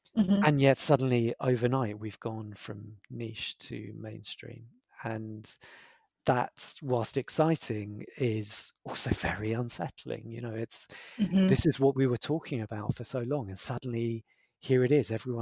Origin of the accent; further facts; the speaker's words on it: London, United Kingdom; So I grew up in London, northwest London. I now live in southwest London, so yeah, south of the River Rules.